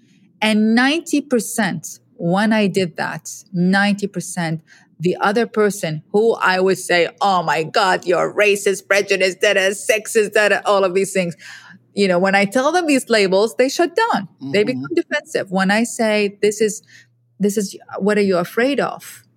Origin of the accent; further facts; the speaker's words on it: Iraq; I'm a woman from Iraq, yeah, you know, yeah. It's the same stereotype, you know, and I have to, and I'm a Muslim woman, right?